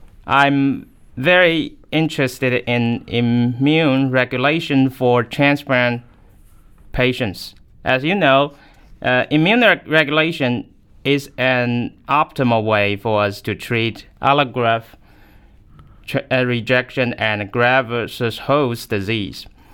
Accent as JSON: {"language": "English", "town": "Fuzhou", "region": "Fujian", "country": "China", "tie": "born or raised there", "also_born_or_lived": "Guangzhou", "said": "I grew up in Fuzhou City in southeast China and finished medical school at the first military medical university in Guangzhou City in south of China."}